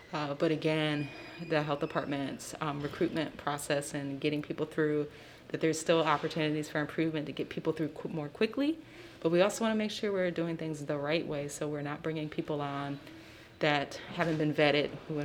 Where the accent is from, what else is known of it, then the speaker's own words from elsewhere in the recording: Milwaukee, Wisconsin, United States; I'm from Milwaukee, Sherman Park.